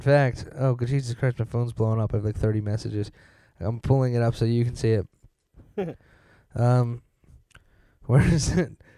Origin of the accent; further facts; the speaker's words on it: Philadelphia, Pennsylvania, United States; accent: Philly accent; I was like, "Hey, I'm from Philly." Like an idiot from Philly would do.